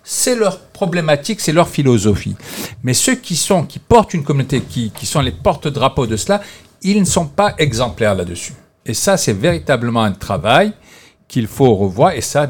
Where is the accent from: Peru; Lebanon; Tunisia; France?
Tunisia; Sfax, Sfax Governorate; Moi, je ne suis pas de la capitale, comme dirait l'autre. Je suis d'un port de pêche. Je viens de Sfax.